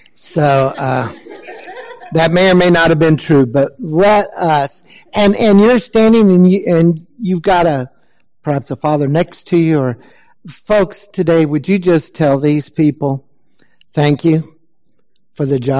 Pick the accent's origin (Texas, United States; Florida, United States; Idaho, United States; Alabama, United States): Texas, United States; rode into Galveston, Texas, with the news that the Civil War ended. My home state was the last of the rebel states to surrender.